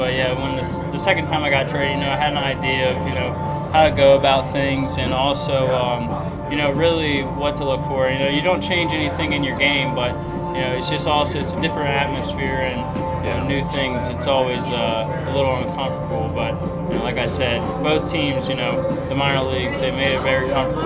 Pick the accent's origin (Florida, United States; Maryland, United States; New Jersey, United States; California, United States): Maryland, United States; No, I mean, I would say it's... fairly, it wasn't too much of a small town.